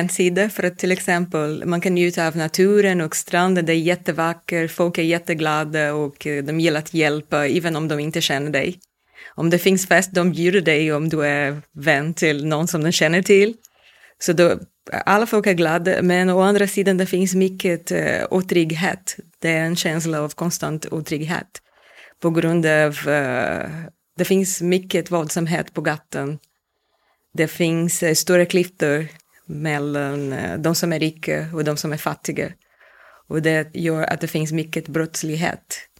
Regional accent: Niterói, Rio de Janeiro, Brazil; Swedish is a second language; moved away as an adult; now in Sweden; och jag kom till Sverige för 4 år sedan. Innan bodde jag i Brasilien. Jag kommer från Niterói som är i Rio de Janeiro. Jag bodde i Niterói tills jag var 22 år gammal. 23 kanske. Och då flyttade jag lite med min mamma till Rio.

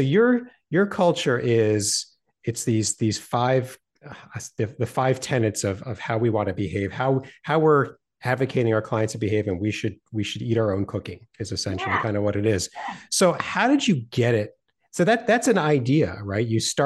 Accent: Northeast, United States; I'm from the Northeast. I'm a nicer person today just because it's so nice out here

